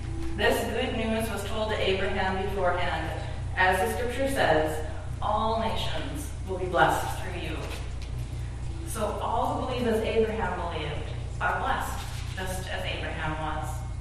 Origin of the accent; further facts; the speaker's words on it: Duluth, Minnesota, United States; now in Poplar, United States; I grew up in Duluth. I lived here until I got married in 2011, and I live out near Poplar, Wisconsin now with my husband